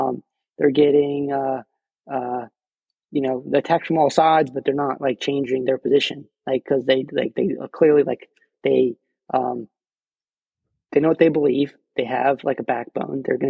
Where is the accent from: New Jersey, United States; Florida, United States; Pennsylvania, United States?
New Jersey, United States; I'm from New Jersey, a very blue state, but I was in like a really kind of real red pocket of New Jersey. And the community I grew up in was an evangelical, like a real conservative fundamental, like Baptist, like school, church.